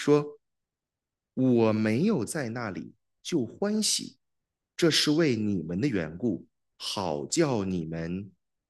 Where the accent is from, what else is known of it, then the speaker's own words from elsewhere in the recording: China; 我们中国人讲啊，人命关天，是不是？